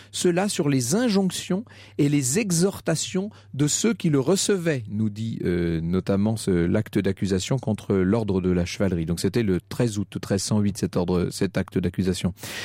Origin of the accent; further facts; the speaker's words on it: Nouvelle-Aquitaine, France; born there; moi, j'ai apprécié les allusions à ma région natale. On voit le pape se promener de Poitiers à Ligugé.